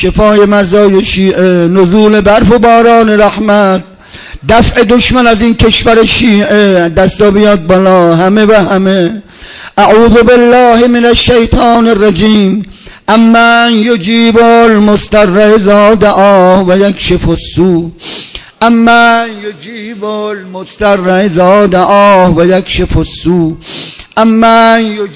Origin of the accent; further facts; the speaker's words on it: Isfahan, Iran; now in Qom, Iran; خدایا من بچه اصفهانم بابا